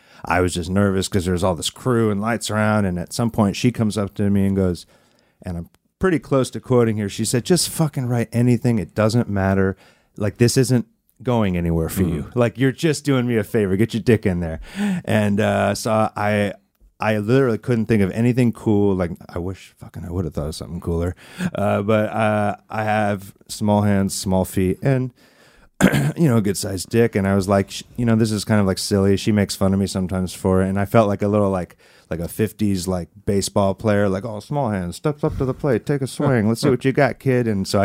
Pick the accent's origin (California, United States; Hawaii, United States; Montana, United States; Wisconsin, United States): California, United States; San Diego; And growing up in San Diego, I had some friends, and we were in like a hip-hop group.